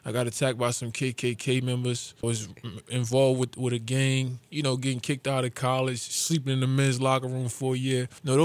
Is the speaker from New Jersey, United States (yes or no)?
yes; Newark, New Jersey, United States; now in Raleigh, United States; I'm from Newark, New Jersey. I moved to North Carolina back and forth, you know, growing up.